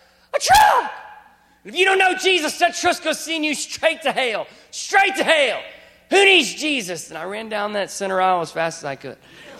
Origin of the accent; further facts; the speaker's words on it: Texas, United States; I mean, I grew up in Texas. Do we have any Texans here?